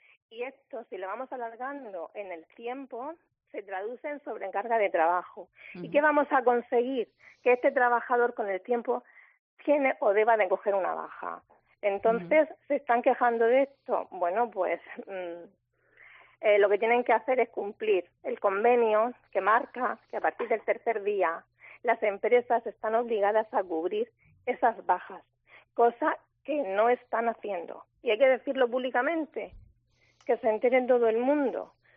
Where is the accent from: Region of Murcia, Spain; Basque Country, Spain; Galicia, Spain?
Region of Murcia, Spain; Y nosotros como murcianos, pues oye, queremos que nuestras empresas pues crezcan y que el dinero se quede en la región